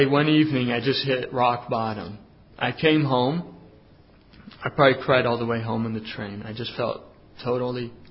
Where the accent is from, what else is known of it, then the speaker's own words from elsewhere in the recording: Amersfoort, Utrecht, Netherlands; I was driving from my hometown in Amersfoort towards Zwolle, which is nearby here